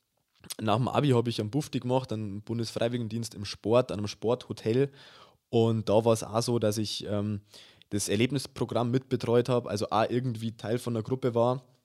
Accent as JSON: {"language": "German", "country": "Germany", "lives_now": "Hannover, Germany", "said": "grüß euch. Ich bin 23, ich komme ursprünglich aus Hörnkirchen Zegersbrunn, lebe aktuell in Hannover zum Studium."}